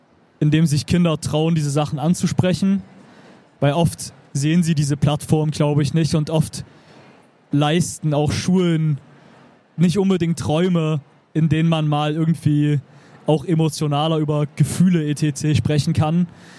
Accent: Zwickau, Saxony, Germany; wenn ich so an meine Jugend in Zwickau denke, bis heute irgendwie krass prägt, immer wieder krass hin und her gerissen zu sein.

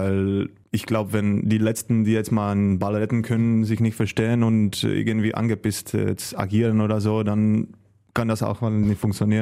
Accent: eastern Germany, Germany; ich komme auch ganz aus dem Osten der Republik, aus kleiner Stadt, oder kleiner Stadt, was heißt kleiner Stadt, also aus Stadt Galwina, die jetzt mittlerweile, glaube ich, 52.000 Einwohner hat. Es liegt an der Grenze zu Polen, also deswegen verstehe ich auch ganz gut Polnisch, kann auch ein bisschen sprechen

